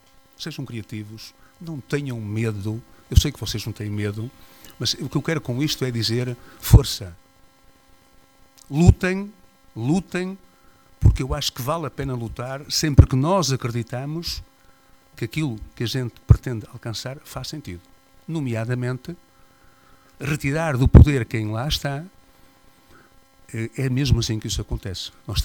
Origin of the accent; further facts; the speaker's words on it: Marco de Canaveses, Norte, Portugal; Uma má oposição é má para a minha terra, é má para Marco de Canaveses.